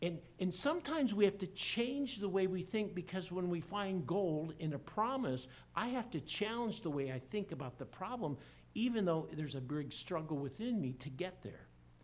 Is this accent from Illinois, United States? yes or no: no; Iowa, United States; Many of you know I grew up in Iowa. My father sold farm equipment, International Harvester farm equipment, in the area